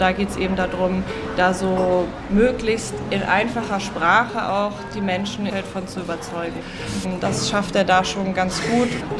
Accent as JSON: {"language": "German", "town": "Freiburg", "region": "Baden-Württemberg", "country": "Germany", "tie": "born or raised there", "moved": "as an adult", "lives_now": "Berlin, Germany", "said": "Ich komme aus Freiburg, bin hier geboren und aufgewachsen und lebe aber jetzt schon seit 6 Jahren in Berlin"}